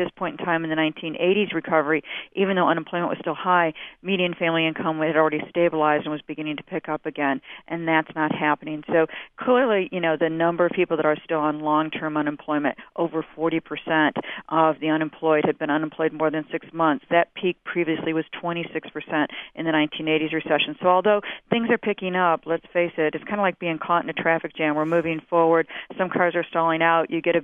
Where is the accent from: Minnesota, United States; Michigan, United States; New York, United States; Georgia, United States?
Michigan, United States; Detroit; I grew up in Detroit